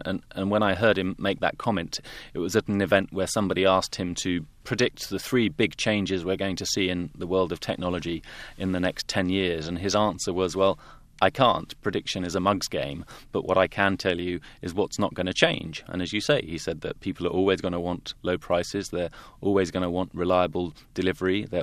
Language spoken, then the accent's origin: English; United Kingdom; And in my home country, the UK